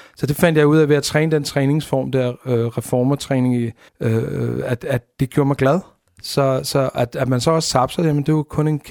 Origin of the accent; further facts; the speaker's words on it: Amager, Capital Region of Denmark, Denmark; fordi vi er fra Amager